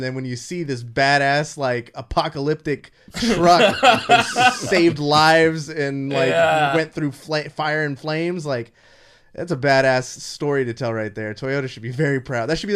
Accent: Rio Linda, California, United States; I grew up in Rio Linda in a pretty big old house, with my family.

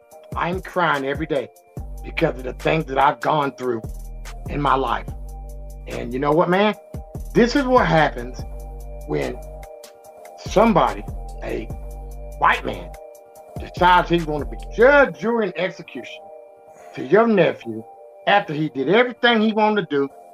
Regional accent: Goldsboro, North Carolina, United States; I came a long way from Goldsboro, North Carolina, sitting on the back porch.

